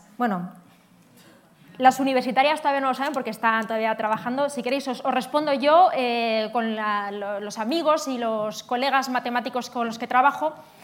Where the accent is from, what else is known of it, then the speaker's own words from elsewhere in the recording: Burgos, Castile and León, Spain; Chicas, es que yo soy de Burgos, ¿eh? Yo soy de Burgos y en Burgos sabemos hablar de dos cosas, de morcillas y de huesos.